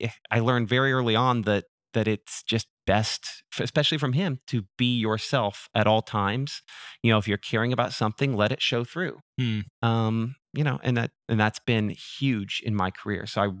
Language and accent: English; Russell, Kansas, United States; Well, I came from Bob Dole's hometown.